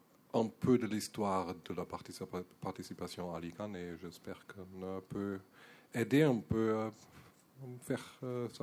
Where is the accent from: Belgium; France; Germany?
Germany; French is a second language; now in Luxembourg; je suis d'Allemagne, j'habite au Luxembourg